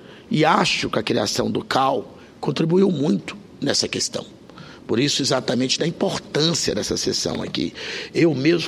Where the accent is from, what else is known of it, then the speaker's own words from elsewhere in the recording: Brasília, Federal District, Brazil; eu sou de Brasília